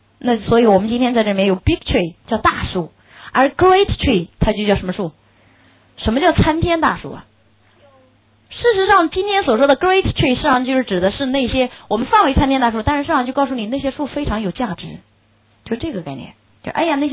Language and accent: Chinese; Northeast China, China; black soil 就是我们东北那边叫黑土地，